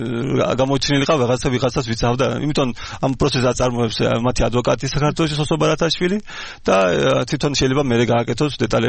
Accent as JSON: {"language": "Georgian", "country": "Turkey", "tie": "born or raised there", "said": "მე იქ ცხოვრობ, იქ დავიბადე ქართველი ვარ, მაგრამ იქ გაზრდილი ვარ"}